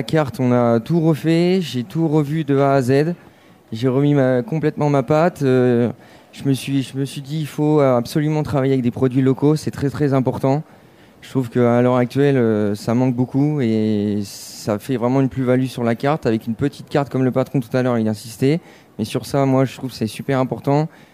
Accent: Normandy, France; parce qu'en Normandie, parce que je suis normand.

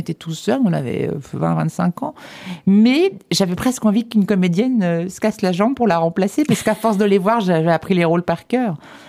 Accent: Reims, Grand Est, France; Je suis née en Champagne, à Reims, et j'ai grandi en Champagne pour partir à la campagne chez une grand-mère polonaise

